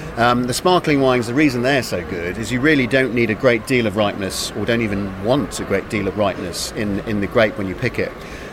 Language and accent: English; England, United Kingdom; And not just as an Englishman, but as a wine professional